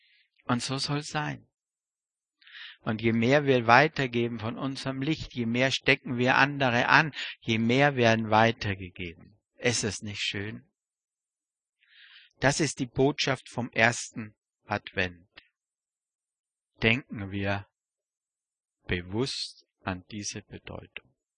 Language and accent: German; Austria; die kommen aus meinem Heimatland, aus Österreich.